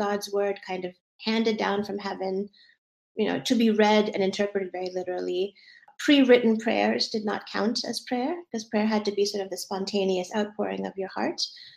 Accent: Boston, Massachusetts, United States; And so I was raised in Boston in a sort of thickly Christian evangelical community.

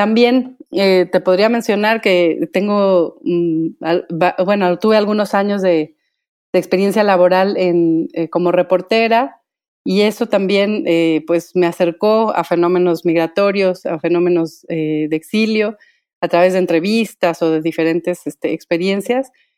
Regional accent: Michoacán, Mexico; estudié la licenciatura en Historia en la Universidad Michoacana de San Nicolás de Hidalgo. Soy originaria de Michoacán.

